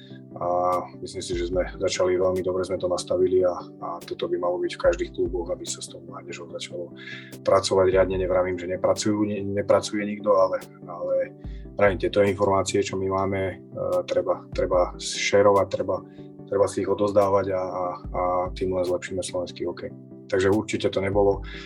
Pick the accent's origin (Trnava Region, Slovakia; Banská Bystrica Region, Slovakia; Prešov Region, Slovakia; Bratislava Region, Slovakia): Banská Bystrica Region, Slovakia; Zvolen; som rodák zo Zvolena